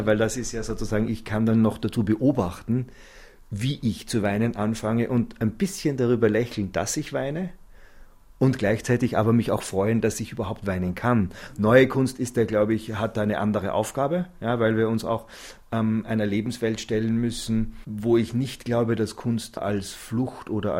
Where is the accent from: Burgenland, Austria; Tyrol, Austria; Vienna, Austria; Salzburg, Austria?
Salzburg, Austria; Zell am See; Ich bin in den Alpen aufgewachsen, in so einem Touristenort, Zell am See heißt das.